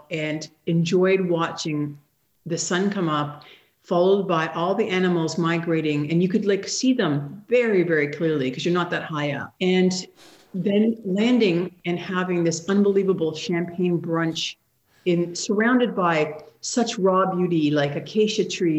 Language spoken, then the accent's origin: English; Canada; born there; I'm Canadian by birth, but my father worked in telecommunications, so we lived all over the globe.